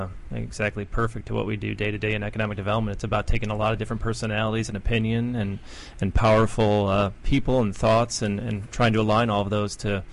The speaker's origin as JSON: {"language": "English", "town": "Chicago", "region": "Illinois", "country": "United States", "said": "Originally from the south side of Chicago."}